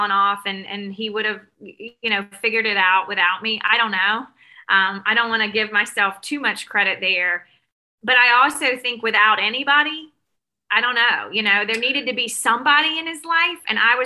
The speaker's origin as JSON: {"language": "English", "region": "Mississippi", "country": "United States", "tie": "born or raised there", "lives_now": "Alabama, United States", "said": "And because I live in Alabama now, I grew up in Mississippi, and down here in the South"}